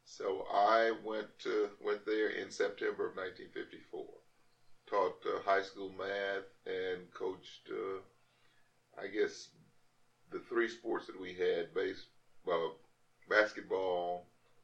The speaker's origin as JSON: {"language": "English", "region": "Texas", "country": "United States", "tie": "born or raised there", "also_born_or_lived": "El Toro / Edna", "said": "I was born in El Toro, which is a very small town right outside of Edna. Lived in Edna until I was 8 years old, at which time I moved to Senton, Texas. In Senton, I completed elementary and high school."}